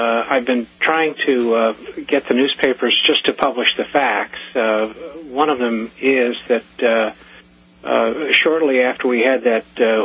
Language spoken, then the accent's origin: English; United States; I'm an American